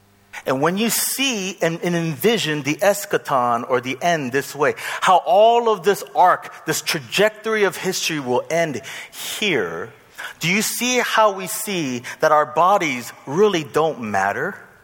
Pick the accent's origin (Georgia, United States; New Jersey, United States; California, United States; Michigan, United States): California, United States; You do not believe me. I know. I'm from California.